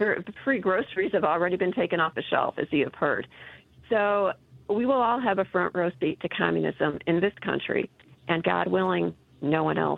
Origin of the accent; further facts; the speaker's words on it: Chicago, Illinois, United States; I'm originally from Chicago, so I understand exactly what you're saying.